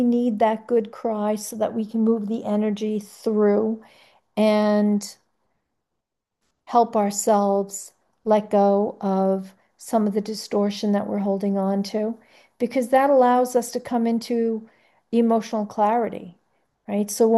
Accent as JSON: {"language": "English", "country": "United States", "tie": "born there", "said": "My ancestral stuff is from here. It's not my true nature is not from Germany. I wasn't born there. I was born here."}